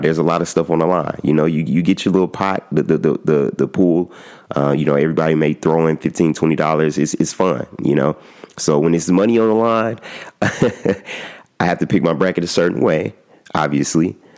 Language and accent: English; Chicago, Illinois, United States; My hometown state, Illinois. You know, I was born in Chicago on the West Side. Shout out to the West Side. So my home state, Illinois, is going to bring this thing home.